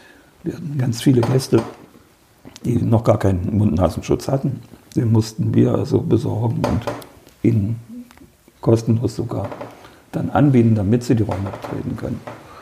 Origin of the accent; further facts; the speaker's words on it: Eisenach, Thuringia, Germany; Ich bin ja in Eisenach geboren.